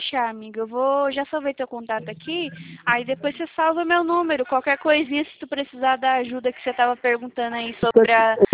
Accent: São Roque, São Paulo, Brazil; also born or lived in Boa Viagem, Brazil; Ah, não, não, eu sou de São Paulo, da cidade de São Roque. É conhecido também como a cidade do vinho

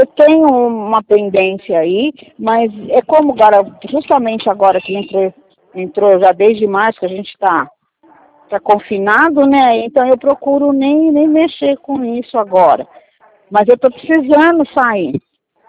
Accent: Atibaia, São Paulo, Brazil; Não, eu sou de Atibaia.

